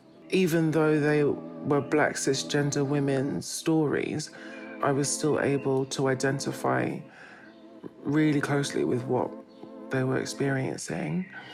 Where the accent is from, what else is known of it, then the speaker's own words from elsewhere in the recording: London, United Kingdom; I'm from North London. I'm Jamaican and Zimbabwean.